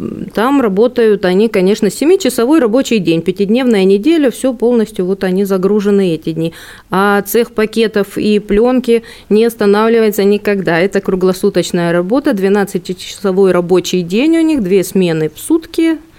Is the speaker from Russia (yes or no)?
no; Crimea, Ukraine; Я коренная крымчанка, но в отличие от моих родителей. Мои родители из Тверской области, и старшая сестра родилась в Тверской области, а уже я и младший брат, мы родились уже в Крыму, поэтому можем говорить, что мы, да, мы крымчане уже абсолютные